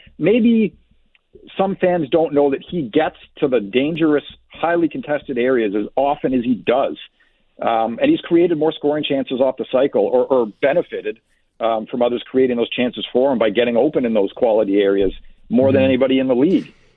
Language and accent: English; Ottawa, Ontario, Canada; I grew up in Ottawa. My family's there. I've got friends there.